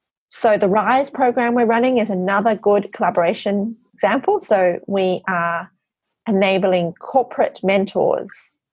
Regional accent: Australia; I think in general, as an Australian society, those collaborations will become easier as we have more people who have worked across sectors.

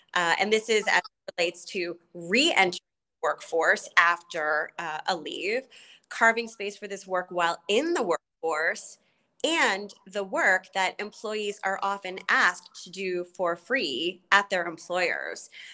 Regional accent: Canada; also born or lived in United Kingdom; now in United States; I am a Canadian living in the U.S. via the U.K.

